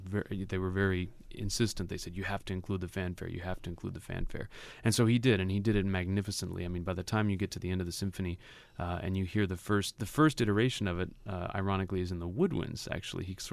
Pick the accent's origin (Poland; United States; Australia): United States; we're a great American orchestra, and I'm an American conductor